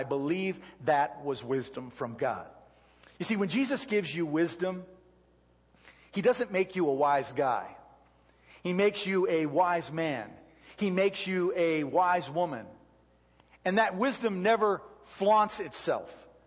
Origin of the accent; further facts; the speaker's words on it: Detroit, Michigan, United States; You know, growing up in Detroit, we had a terrible NFL team in the Detroit Lions.